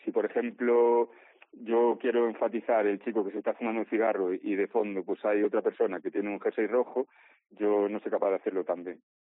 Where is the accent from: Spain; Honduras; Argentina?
Spain; Carballo, Galicia; Sí, soy de Carballo, vivo en C, pero tengo un local en Carballo.